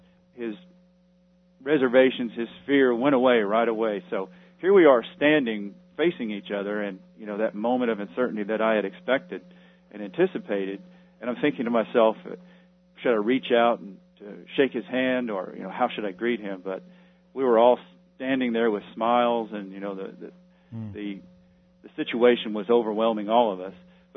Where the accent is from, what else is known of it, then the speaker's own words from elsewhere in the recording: United States; And my experience with most of my travels being prior to 9/11 is that as an American, you know, I didn't feel a lot of resentment